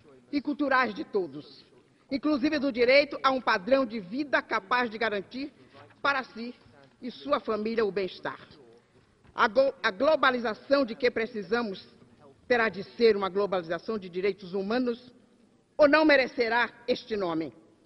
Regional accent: Brazil; Eu sou brasileira. Assalamu alaikum. Eu falo árabe.

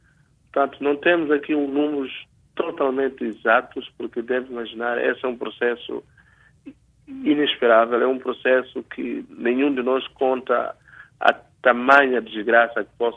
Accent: Mozambique; para nós como moçambicanos

